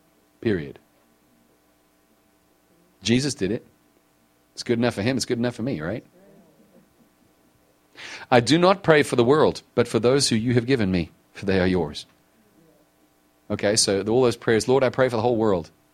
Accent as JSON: {"language": "English", "country": "United States", "said": "Once I had the occasion of standing, identifying myself as an American."}